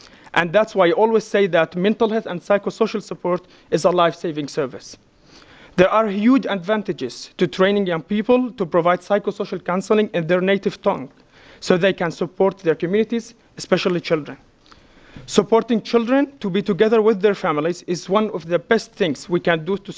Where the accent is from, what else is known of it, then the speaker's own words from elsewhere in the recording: Aleppo, Aleppo Governorate, Syria; English is a second language; now in Hamburg, Germany; I'm 23 years old and I'm a refugee from Aleppo, Syria. Currently, I live in Hamburg, Germany.